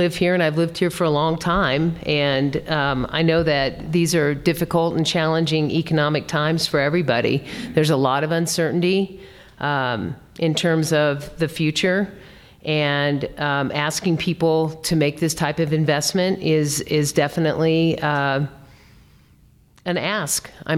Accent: Stratton, Colorado, United States; I'm a small town girl. I grew up in Eastern Colorado. I'm a fourth generation Coloradan. Stratton's my hometown.

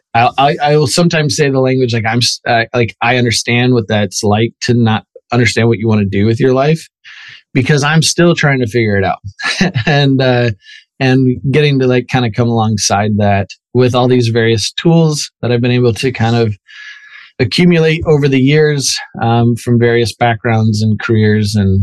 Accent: Archbold, Ohio, United States; Near Toledo, a small town called Archbold, Ohio, a northwest corner of Ohio. I was raised on a farm. I'm a farm kid.

